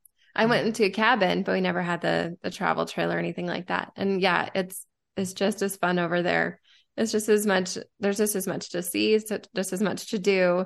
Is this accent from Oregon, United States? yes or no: no; Arizona, United States; I mean, I grew up in Arizona. I'm still finding things in Arizona that I didn't know were here.